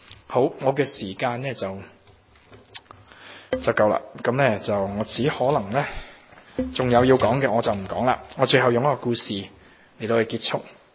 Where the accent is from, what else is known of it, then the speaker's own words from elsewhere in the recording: Guangdong, China; 即系二个食生菜，我哋广东人讲嘅。